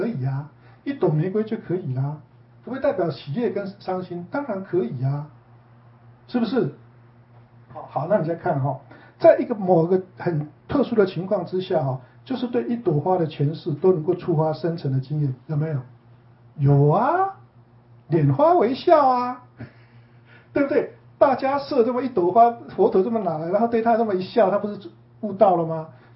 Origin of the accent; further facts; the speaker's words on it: Taiwan; 像我们从台湾来的